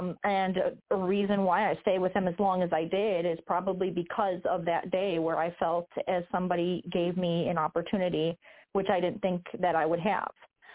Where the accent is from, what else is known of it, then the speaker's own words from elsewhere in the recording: Illinois, United States; I'm the mother of … I am from Illinois.